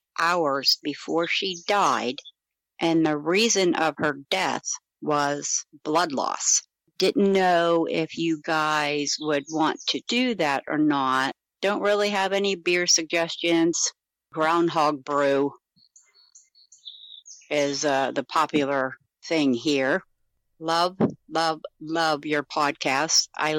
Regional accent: Punxsutawney, Pennsylvania, United States; I am from Punxsutawney, Pennsylvania.

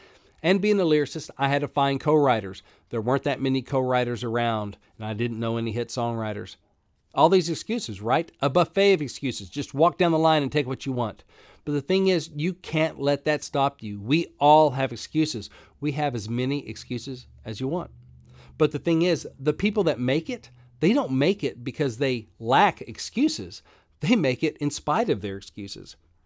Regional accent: Arkansas, United States; I grew up in Arkansas. I didn't grow up in Tennessee. I didn't know anyone in Nashville.

